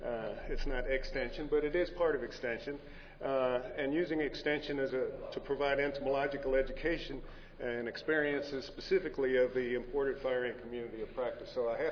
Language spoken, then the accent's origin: English; Texas, United States; I am from Texas